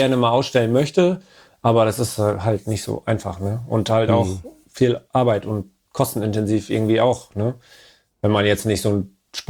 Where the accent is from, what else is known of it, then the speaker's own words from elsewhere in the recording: Bremen area, Germany; ich komme ja auch nicht aus Bremen. Zwar aus dem Umfeld, aber jetzt auch nicht aus dem Näher.